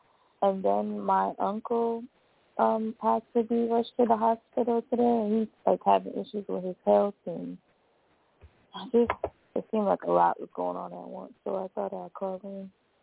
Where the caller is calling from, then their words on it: Florida, United States; Hi, Sister LaShawn. … from Florida.